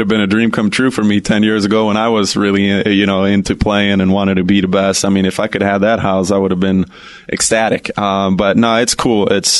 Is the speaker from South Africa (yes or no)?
no; Sweden; now in United States; Growing up in Sweden, it's kind of the same weather. We got a lot of good gamers, a lot of gamers in Sweden.